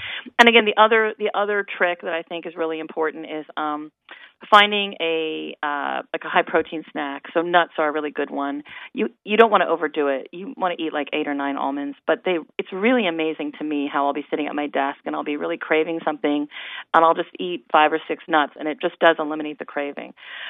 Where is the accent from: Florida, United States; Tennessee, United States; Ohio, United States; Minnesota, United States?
Ohio, United States; I grew up in Ohio, so I love Ohio.